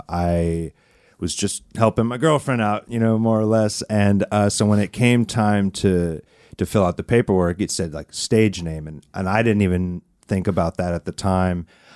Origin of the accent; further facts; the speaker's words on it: San Diego, California, United States; And growing up in San Diego, I had some friends, and we were in like a hip-hop group.